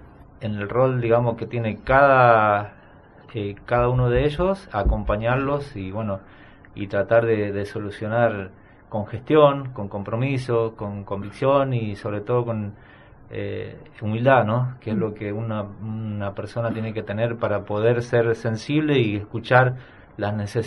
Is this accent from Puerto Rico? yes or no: no; San Juan, Argentina; now in Pinamar, Argentina; No, yo vine a Pinamar hace 21 años. Uh-huh. Soy de San Juan, de la provincia de San Juan.